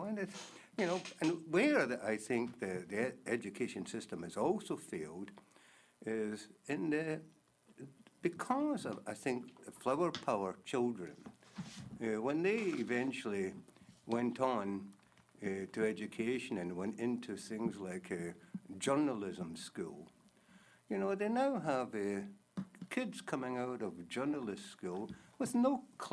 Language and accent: English; Glasgow, Scotland, United Kingdom; I came from Glasgow. And I think perhaps Glasgow has quite a different culture from the rest of Scotland.